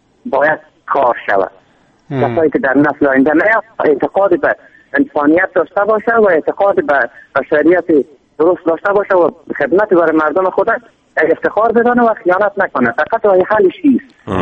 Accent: Afghanistan; born there; در افغانستان به دنیا آمدیم

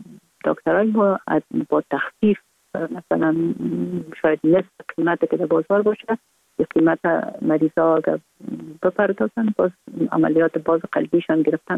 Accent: Kabul, Afghanistan; born there

